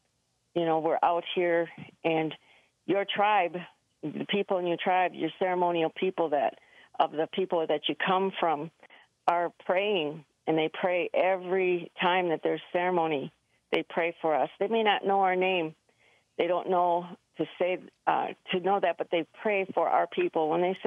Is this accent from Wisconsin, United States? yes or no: yes; Wisconsin, United States; For myself, I grew up in Wisconsin.